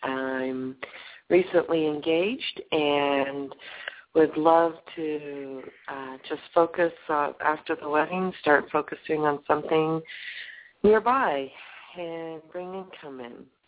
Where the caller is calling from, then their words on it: California, United States; I'm calling from California.